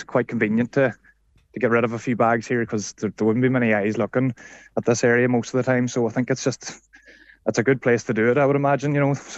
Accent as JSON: {"language": "English", "town": "Glenties", "region": "County Donegal", "country": "Ireland", "said": "I would have moved up to the town from Glenties. I'm from Glenties originally now, so I would have moved up about 2 years ago."}